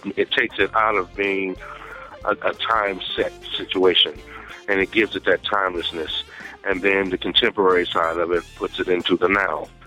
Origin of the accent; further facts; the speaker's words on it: Kansas City, United States; For me, I grew up in Kansas City